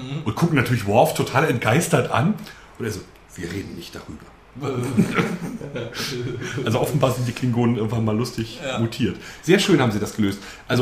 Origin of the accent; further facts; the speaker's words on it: Mecklenburg-Vorpommern, Germany; Als Mecklenburger Podcaster und Blogger ist man dafür offensichtlich prädestiniert für den Beta-Test.